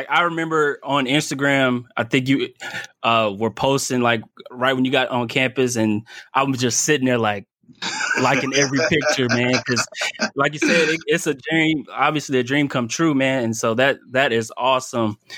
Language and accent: English; Killeen, Texas, United States; You know, I'm from Killeen, Central Texas.